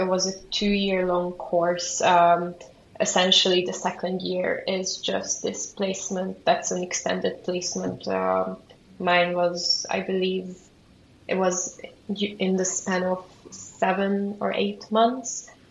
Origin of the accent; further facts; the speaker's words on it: Hungary; English is a second language; moved away as an adult; now in United Kingdom; I was born and raised in Hungary, and I moved abroad to England when I was 18 for university for my BA course. My family still lives in Hungary, but I was quite set on settling down in the UK.